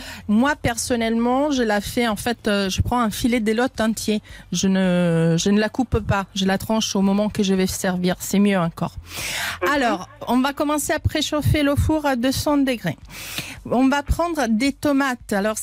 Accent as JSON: {"language": "French", "country": "Italy", "said": "je suis italienne, moi"}